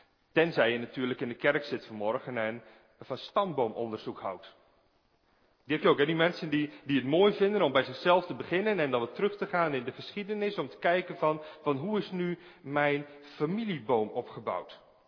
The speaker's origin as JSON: {"language": "Dutch", "town": "Urk", "region": "Flevoland", "country": "Netherlands", "tie": "born or raised there", "said": "Ik kom zelf bijvoorbeeld van Urk. Ik ben geboren en getogen Urker. En ik trouwde met een meisje dat niet van Urk kwam."}